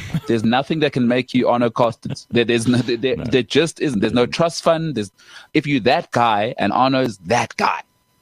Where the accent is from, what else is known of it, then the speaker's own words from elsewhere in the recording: South Africa; Yeah, and I'm not saying it as a South African.